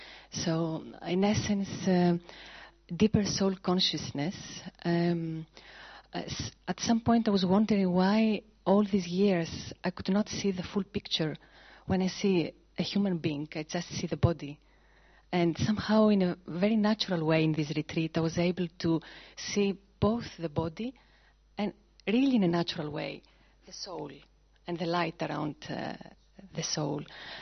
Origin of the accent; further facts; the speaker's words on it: Beirut, Beirut Governorate, Lebanon; Om Shanti … from Beirut.